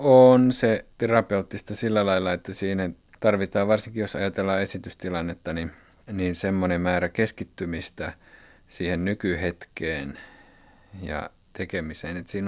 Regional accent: Kajaani, Kainuu, Finland; niin kuin minä kasvoin Kajaanissa

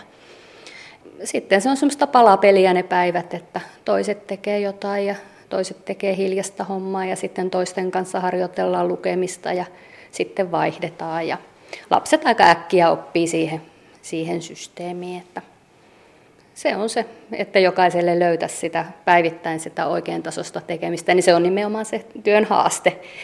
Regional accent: Savonlinna, South Savo, Finland; me on Savonlinnasta kotoisin.

